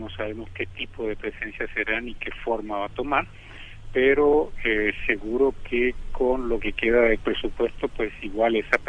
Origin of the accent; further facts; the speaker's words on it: Barranquilla, Atlántico, Colombia; born there; moved away; yo nací en Barranquilla, Colombia, que está a la orilla del mar.